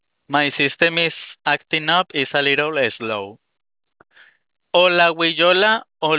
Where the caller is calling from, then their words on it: West Palm Beach, Florida, United States; We're calling you from West Palm Beach, Florida.